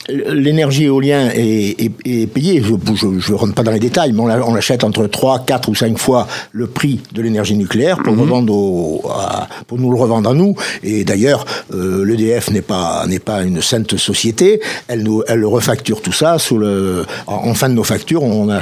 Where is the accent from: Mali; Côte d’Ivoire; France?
France; mais chez nous en France, on nous a dit l'éolien va contribuer à la diminution du CO2